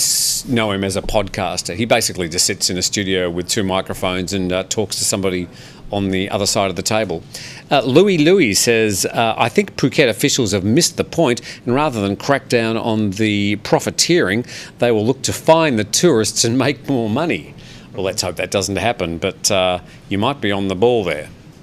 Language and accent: English; Australia; even in my home country of Australia